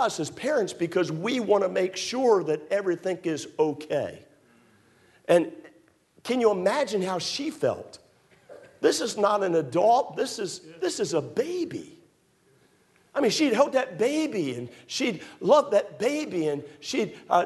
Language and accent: English; Maryland, United States; I was raised in Maryland. She was raised in Florida. That's about a 26-hour drive or so.